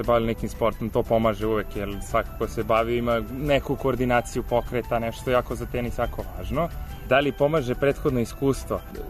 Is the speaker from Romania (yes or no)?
no; Serbia; što je nažalost kod nas u Srbiji ima puno njih